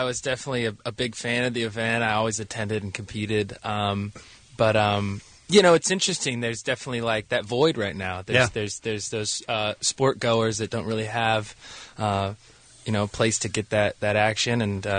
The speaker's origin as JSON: {"language": "English", "region": "California", "country": "United States", "tie": "born or raised there", "said": "I mean, I'm born and raised in California"}